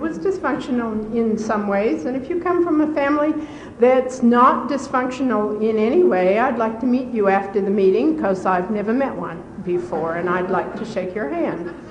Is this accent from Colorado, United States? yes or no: yes; Denver, Colorado, United States; I'm from Denver, Colorado, and I'm in Al-Anon.